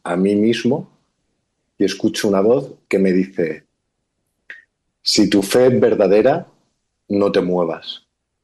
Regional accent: Alicante, Valencian Community, Spain; tengo 40 años, soy de Alicante, de España, y soy una persona altamente creyente en las leyes espirituales universales

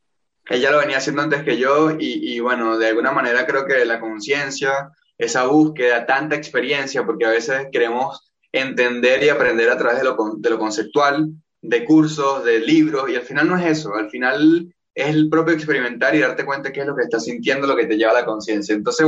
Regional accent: Venezuela; iba a la iglesia cristiana en mi país, Venezuela

